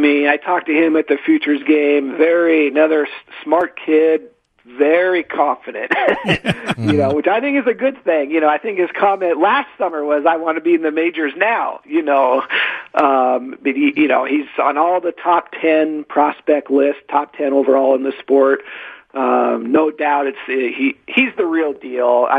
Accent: Seattle, Washington, United States; Hey, I'm from Seattle. I grew up there.

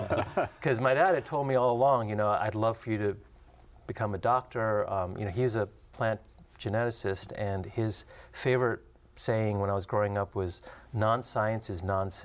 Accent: California, United States; also born or lived in India / England; So my childhood was kind of moving around from place to place. I spent some time in England, but we eventually settled in Southern California.

